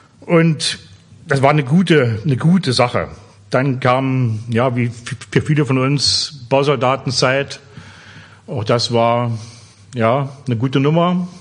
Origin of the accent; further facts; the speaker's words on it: Oranienburg, Brandenburg, Germany; Ich stamme ursprünglich, ihr werdet es also in meinem Slang merken, ich bin kein Sachse, ich bin ein Preuße. Ich stamme also ursprünglich aus Oranienburg.